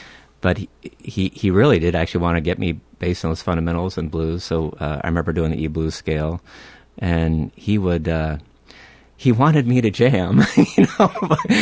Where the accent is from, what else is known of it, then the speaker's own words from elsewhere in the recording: Houston, Texas, United States; I was raised in Houston, Texas. I was about 9 and already into music. There was an AM station in Houston.